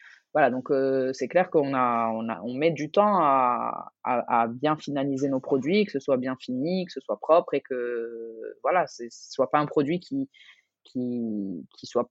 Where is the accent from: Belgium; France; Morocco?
Morocco; French is a second language; moi, en tant que Marocaine, je suis fière de pouvoir me dire que voilà, les gens portent à l'étranger des produits marocains